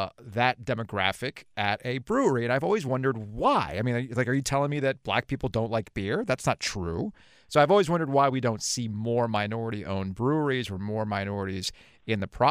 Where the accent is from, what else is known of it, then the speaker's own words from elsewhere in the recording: Florida, United States; So, you know, I grew up in South Florida, and I'm technically an ethnic minority, right?